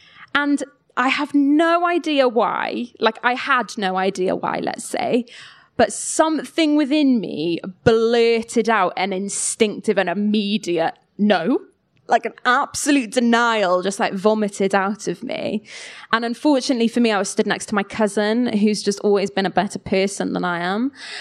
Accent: Wales, United Kingdom; I'm originally from West Wales, Pembrokeshire in West Wales.

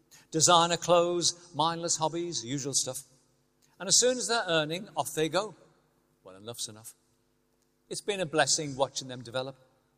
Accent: Liverpool, North West England, United Kingdom; I always remember growing up in Liverpool

